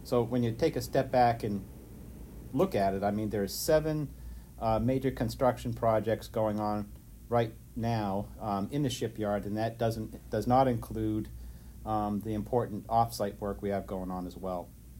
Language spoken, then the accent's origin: English; Maine, United States; accent: Maine; Probably took me until 1988 to get rid of my Maine accent, but you still hear that a little bit along the way.